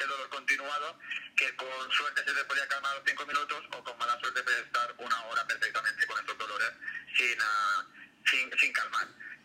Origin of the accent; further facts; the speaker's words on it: Valencian Community, Spain; vale, soy valenciano, pero yo no tengo naranja y el arroz también